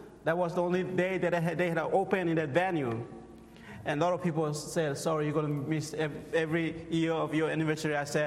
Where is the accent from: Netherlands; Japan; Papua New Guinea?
Papua New Guinea; moved away as an adult; now in United States; I am from Papua New Guinea, born and raised there. I've been in the state for 10 years now.